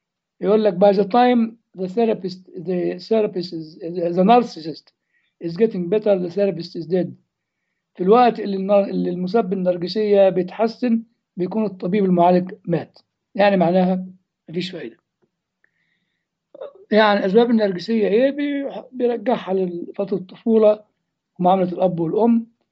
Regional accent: Egypt; انا مسيحي، يعني كون انا مصري دي حقيقه بيولوجيه، ما هياش اعلى حقيقه عندي. اعلى حقيقه عندي إن أنا مسيحي

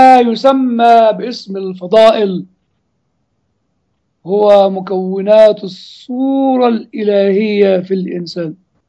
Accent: Egypt; يعني المشكلة اللي موجودة عندنا في مصر والموجودة في العالم الثالث

